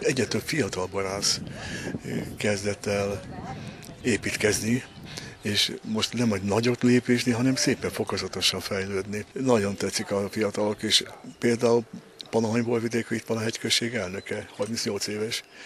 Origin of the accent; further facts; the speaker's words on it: Győr, Győr-Moson-Sopron, Hungary; Én Győri vagyok. Tegnap előtt volt egy hatalmas nagy rendezvény Győrben